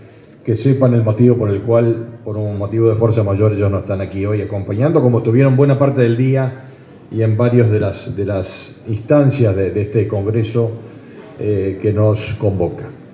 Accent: Uruguay; born there; also born or lived in Brazil; luego de muchos años en Brasil yo me vine a Uruguay. Volví a Uruguay, después nací acá en Uruguay, pero me fui a Brasil unos cuantos años, retornando en la década del 90

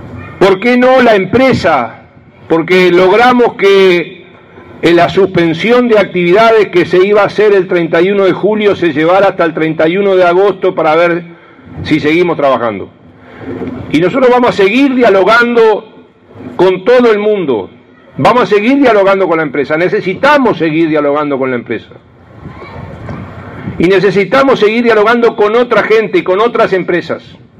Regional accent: Uruguay; tenemos que enorgullecernos como uruguayos

